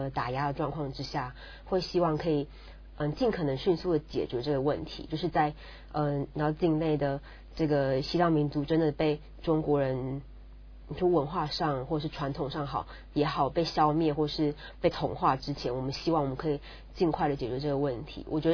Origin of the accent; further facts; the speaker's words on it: Taiwan; 我们就是在台湾出生，然后在台湾长大